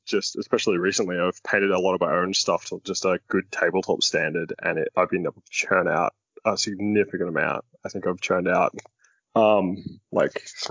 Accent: Australia; I'm from Australia.

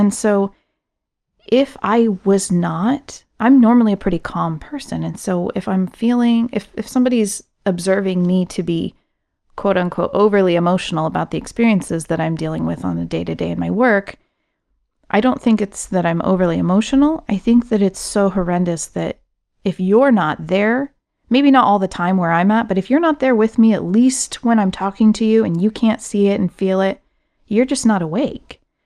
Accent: United States; it does not make me feel good as an American.

